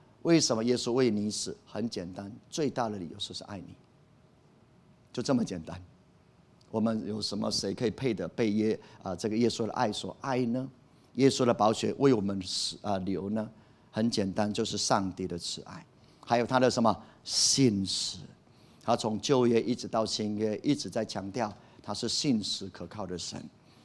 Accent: Taiwan; 然后把福音传给我们台湾人，我们要非常感动跟感恩。

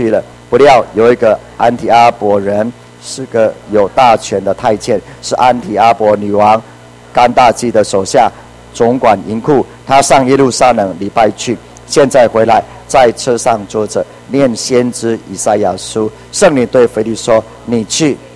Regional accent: Puli, Nantou County, Taiwan; 我回到我的故乡埔里

